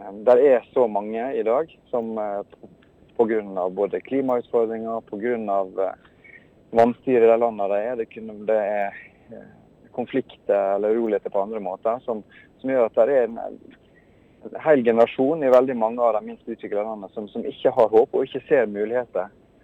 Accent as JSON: {"language": "Norwegian", "town": "Solvågen", "region": "Møre og Romsdal", "country": "Norway", "said": "Og jeg kjenner meg absolutt som en sunnmøring og røttene fra Solvågen."}